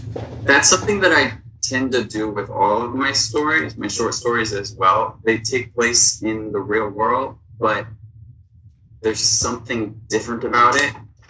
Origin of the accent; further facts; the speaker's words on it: California, United States; moved away as an adult; also born or lived in Japan; I went to a very small school in San Diego. I'm from Southern California.